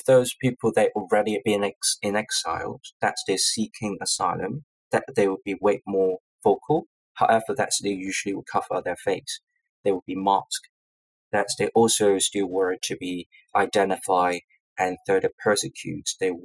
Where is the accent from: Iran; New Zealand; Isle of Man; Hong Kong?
Hong Kong; Yes, of course, that I miss my hometown. I miss my friends, my parents, of course, that is the usual living environment, the delicious food. Definitely that I miss my hometown.